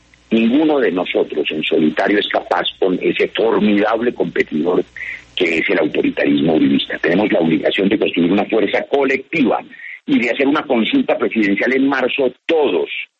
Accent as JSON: {"language": "Spanish", "country": "Colombia", "said": "me tiene consternado como muchos colombianos"}